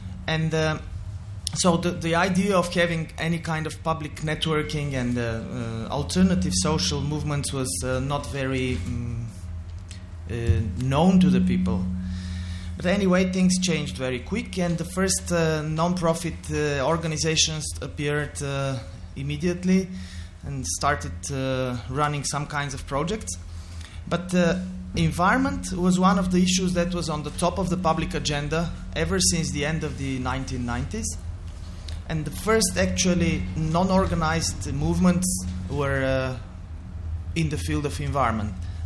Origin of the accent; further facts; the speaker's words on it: Sofia, Sofia City, Bulgaria; I come from Sofia, Bulgaria.